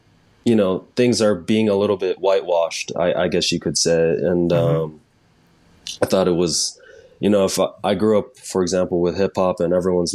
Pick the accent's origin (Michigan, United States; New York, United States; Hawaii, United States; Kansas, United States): Hawaii, United States; also born or lived in California; growing up in Hawaii, everyone was basically half Asian or something. And then, you know, moving to California, everyone was mainly white.